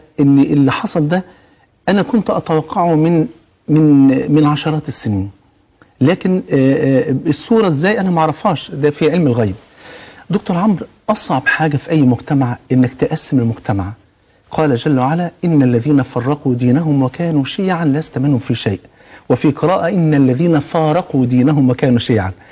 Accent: Egypt; انت مصري وانا مصري، انت مسلم وانا مسلم

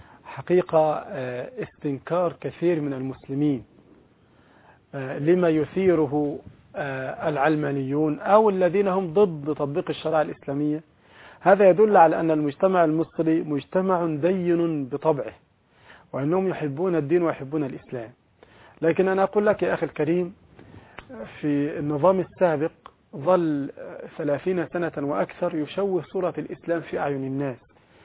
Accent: Egypt

